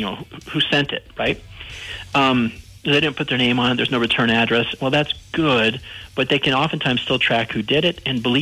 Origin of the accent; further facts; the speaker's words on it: Colorado, United States; I grew up in Colorado, and I mean, even in high school, I had buddies who had all sorts of stuff